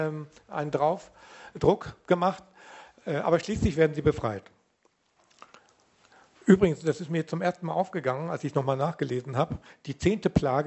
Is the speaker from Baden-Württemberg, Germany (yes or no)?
no; North Rhine-Westphalia, Germany; Ich komme aus dem Ruhrgebiet, da hat man malocht.